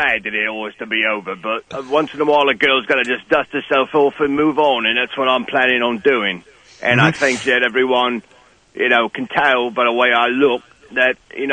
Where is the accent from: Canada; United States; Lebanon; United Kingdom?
United Kingdom; Which is good because I'm British and I don't want trouble with Germany.